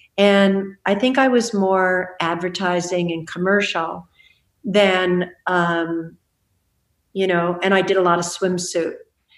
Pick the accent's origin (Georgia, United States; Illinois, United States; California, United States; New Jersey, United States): California, United States; Malibu; No, that's like I grew up in Malibu. Those are my hills. That's where my forts were.